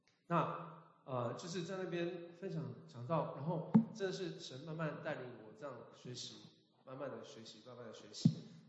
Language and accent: Chinese; Taiwan; 因为我小时候在台湾也是长老教会长大的，都会讲台语。